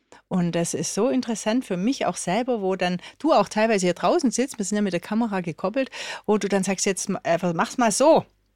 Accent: Baden-Württemberg, Germany; als Schwäbin

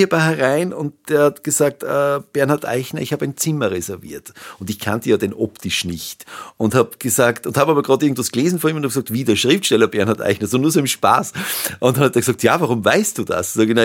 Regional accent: Hallstatt, Upper Austria, Austria; in Hallstatt, in meinem Heimatort.

